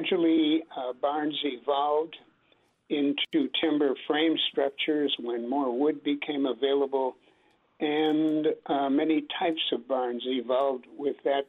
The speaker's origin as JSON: {"language": "English", "town": "Baileys Harbor", "region": "Wisconsin", "country": "United States", "tie": "born or raised there", "said": "my father was a carpenter, and many of my relatives back home in Door County are builders. I grew up in Bailey's Harbor, and it still had a number of barns right in the community."}